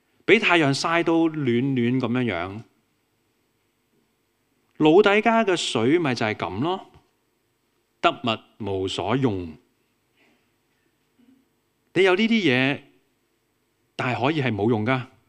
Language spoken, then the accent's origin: Cantonese; Hong Kong; 其實我哋作為香港人，我哋都好理解嘅。